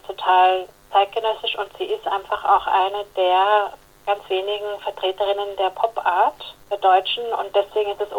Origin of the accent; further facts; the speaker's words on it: Vienna, Austria; Ich komme ja ursprünglich aus Wien.